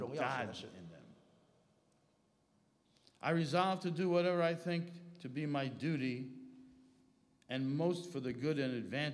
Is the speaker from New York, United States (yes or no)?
yes; New York City, New York, United States; I'm from New York City.